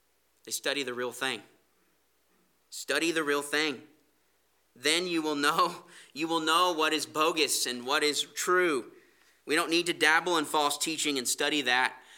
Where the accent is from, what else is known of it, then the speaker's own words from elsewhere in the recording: California, United States; Where I grew up in California as a kid, there was a park right behind our house.